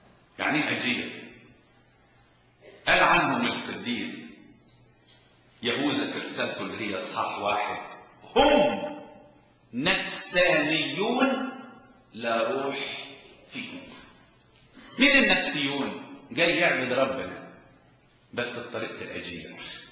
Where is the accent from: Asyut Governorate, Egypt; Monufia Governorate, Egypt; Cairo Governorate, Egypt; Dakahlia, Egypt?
Asyut Governorate, Egypt; انا اتربيت في الصعيد تبع اسيوط